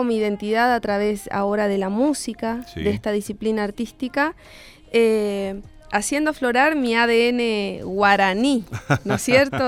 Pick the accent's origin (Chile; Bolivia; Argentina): Argentina; Resistencia, Chaco; also born or lived in Clorinda; De ahí me he criado en Resistencia Chaco, nos mudamos de Clorinda.